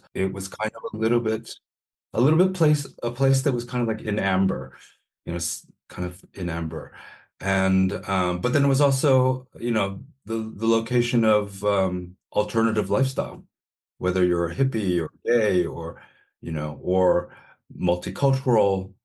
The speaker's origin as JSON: {"language": "English", "town": "San Francisco", "region": "California", "country": "United States", "tie": "born or raised there", "moved": "as an adult", "lives_now": "New York, United States", "said": "I am originally born and raised in San Francisco from California, so very much California. I moved to the East Coast when I was 18."}